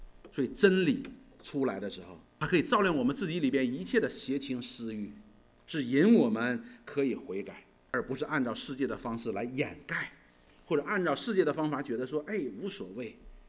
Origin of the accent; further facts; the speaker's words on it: China; 我们中国人讲吗？良药苦口利于病，忠言逆耳利于行。